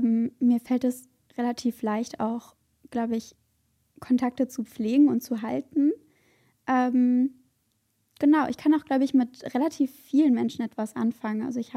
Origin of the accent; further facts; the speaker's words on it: Cologne, North Rhine-Westphalia, Germany; ich bin 21 Jahre alt und ich komme aus Köln.